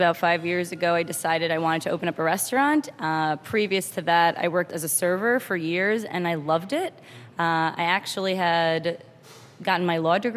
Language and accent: English; New York, United States; So I'm a New Yorker, born in New York. My father's from Israel. My grandparents are from Iran. I grew up with Israeli and Iranian food.